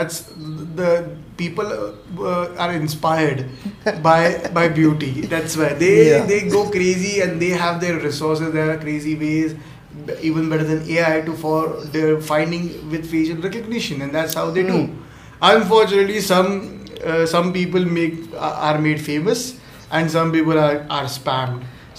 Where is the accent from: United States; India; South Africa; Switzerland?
India; One excellent thing about normalcy, being an Indian, is with the normal period, cricket is back.